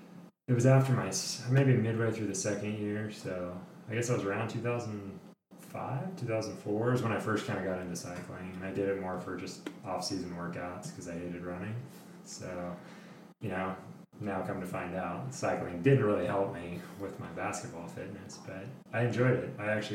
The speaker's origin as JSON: {"language": "English", "town": "Chico", "region": "California", "country": "United States", "tie": "born or raised there", "said": "I grew up in Chico, Paradise area."}